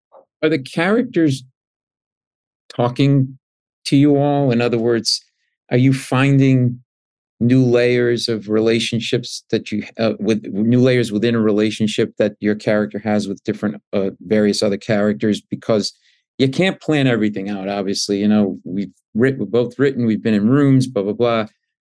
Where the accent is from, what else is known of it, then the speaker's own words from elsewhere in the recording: Rhode Island, United States; because I grew up in Rhode Island, the home of the New England crime family